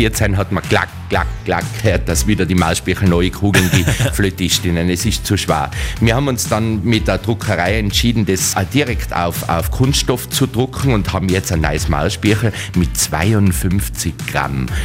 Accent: Innsbruck, Tyrol, Austria; born there

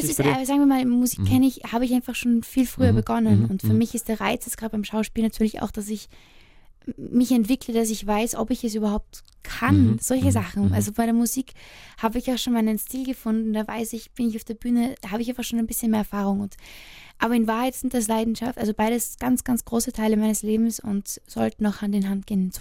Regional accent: Austria; ich fühle mich im Herzen nicht nur als Österreicherin.

